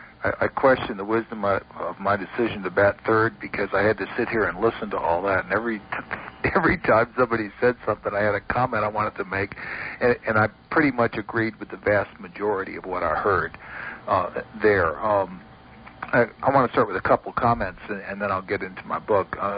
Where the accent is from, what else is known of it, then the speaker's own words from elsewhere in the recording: New Orleans, Louisiana, United States; My story kind of traces back to the fact that I'm from New Orleans, and during that entire time I grew up, I kept hearing very strange rumors